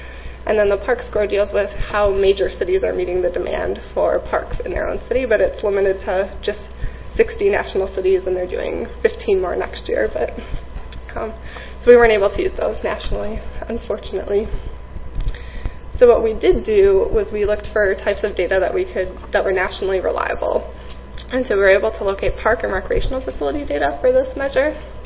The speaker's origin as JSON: {"language": "English", "region": "Midwest", "country": "United States", "said": "We were just chatting that we're from the Midwest and there's snow up there."}